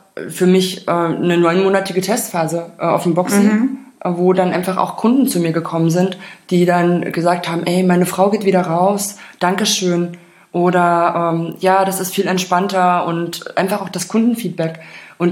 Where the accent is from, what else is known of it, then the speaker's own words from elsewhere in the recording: Germany; Ich bin in der DDR mit FKK groß geworden